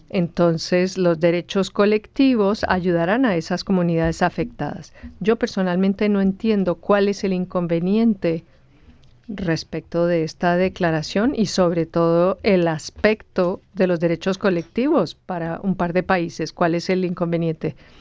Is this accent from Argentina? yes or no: no; Kerala, India; Yo, por ejemplo, vengo de Kerala, una zona costera de la India. La mayoría de nuestro estado da sobre la costa